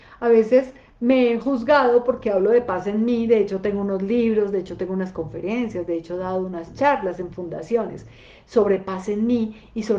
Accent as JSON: {"language": "Spanish", "town": "Bogotá", "region": "Bogotá D.C.", "country": "Colombia", "said": "yo también soy de Bogotá. Y aquí estoy en Bogotá precisamente."}